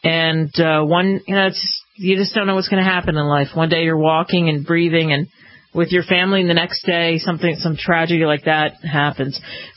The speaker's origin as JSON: {"language": "English", "town": "Killeen", "region": "Texas", "country": "United States", "said": "And I have to tell you, I'm from Killeen, and it just breaks my heart that we had another shooting at Fort Hood."}